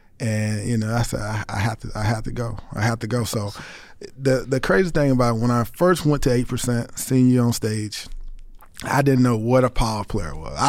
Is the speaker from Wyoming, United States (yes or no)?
no; Greenwood, South Carolina, United States; I'm from Greenwood, South Carolina, a small area.